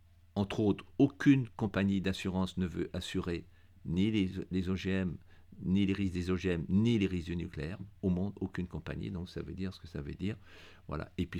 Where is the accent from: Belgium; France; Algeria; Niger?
France; Nouvelle-Aquitaine; Magnifique. C'était mon pays natal.